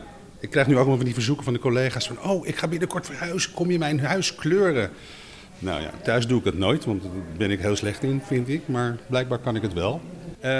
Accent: Amsterdam, North Holland, Netherlands; En als Amsterdammer is dat heel leuk om dat te zien.

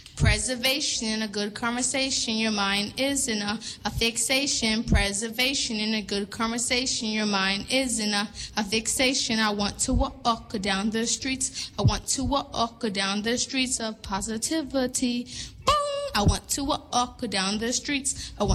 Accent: New York City, New York, United States; So yeah, I mean, I'm exposed to a lot growing up in New York City.

